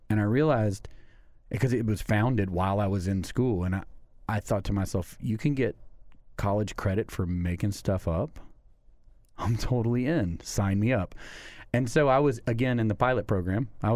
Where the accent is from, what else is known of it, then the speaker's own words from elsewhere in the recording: Sevierville, Tennessee, United States; now in Atlanta, United States; I'm from the South, but actually, I think I've lived here longer than I lived in Sevierville.